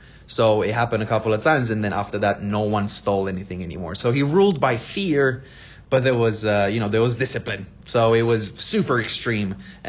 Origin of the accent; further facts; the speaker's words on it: Transylvania, Romania; growing up in Transylvania, it wasn't that advertised as, oh, come to Transylvania, the land of Dracula.